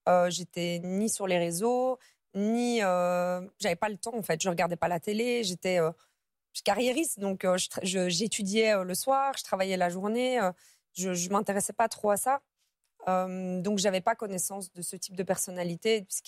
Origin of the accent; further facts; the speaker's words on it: Brussels, Belgium; Donc, moi, je suis originaire de Bruxelles et je travaille dans un des plus grands hôpitaux de Bruxelles.